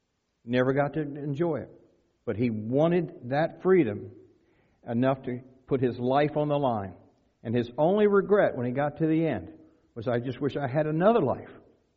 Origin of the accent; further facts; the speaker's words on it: Frankfort, Delaware, United States; he's from our hometown in Frankfort, Delaware, or my hometown in Frankfort, Delaware.